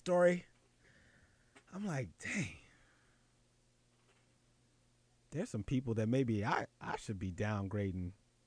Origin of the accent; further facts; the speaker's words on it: Philadelphia, Pennsylvania, United States; shout out to Daryl from my hometown of Philly